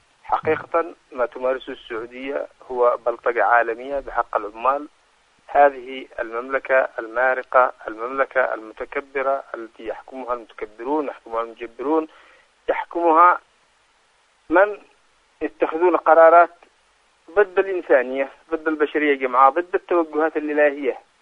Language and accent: Arabic; Yemen; كل نحن كشعب يمني نرفض هكذا أشياء